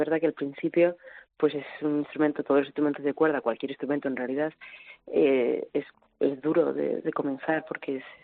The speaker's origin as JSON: {"language": "Spanish", "region": "Navarre", "country": "Spain", "said": "como buena navarra y buena cabezota"}